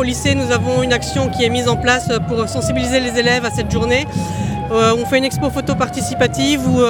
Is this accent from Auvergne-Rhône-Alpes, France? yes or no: yes; Chambéry, Auvergne-Rhône-Alpes, France; Je venais de l'Académie de Grenoble, j'étais de Chambéry.